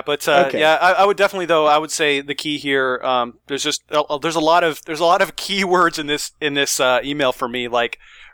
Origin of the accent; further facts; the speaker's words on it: Canada; I'm Canadian.